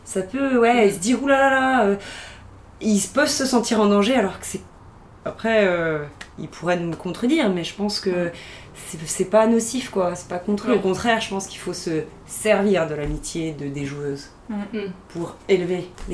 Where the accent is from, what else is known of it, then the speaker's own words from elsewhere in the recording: Auvergne-Rhône-Alpes, France; Ensuite, je suis rentrée chez moi en Savoie pendant 2 ans.